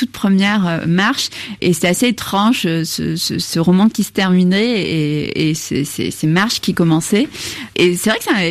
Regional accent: Algeria; j'ai grandi en Algérie, je suis née en Algérie, mais j'ai un peu vécu à l'étranger, je suis revenue en 94

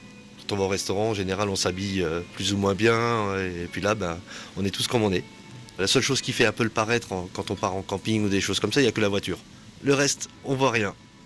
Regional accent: Bourgogne-Franche-Comté, France; Non, on vient de Bourgogne.

